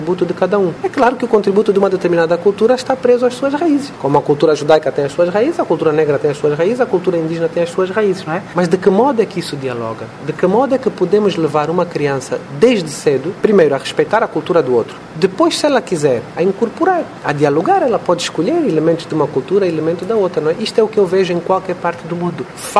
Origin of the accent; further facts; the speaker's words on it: Angola; now in Brazil; eu não sou brasileiro, sou angolano, não sou um cidadão daqui e, portanto, não gosto muito de comentar situações que eu acho que são políticas deste país.